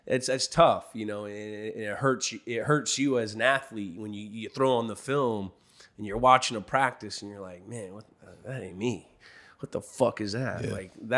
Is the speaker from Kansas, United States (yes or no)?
no; San Francisco, California, United States; moved away as an adult; also born or lived in Boston; I know Boston better than I know San Francisco, where I grew up.